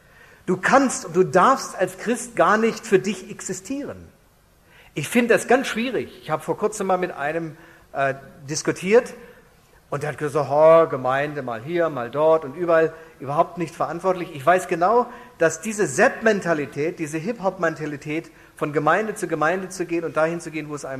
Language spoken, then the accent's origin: German; Hanover, Lower Saxony, Germany; Ich bin Norddeutscher, aus Hannover.